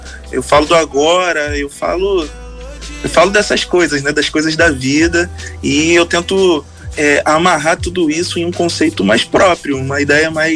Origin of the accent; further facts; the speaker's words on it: Rio de Janeiro, Brazil; Eu sou da Baixada Fluminense